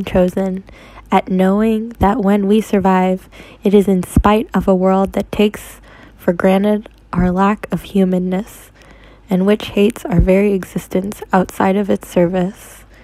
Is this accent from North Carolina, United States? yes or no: no; Kansas City, Missouri, United States; I'm 25 and from Kansas City, Missouri.